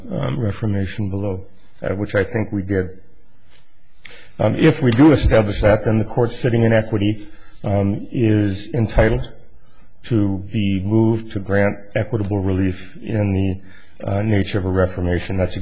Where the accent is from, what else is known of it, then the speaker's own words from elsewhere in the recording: Missoula, Montana, United States; I'm from Missoula, Montana.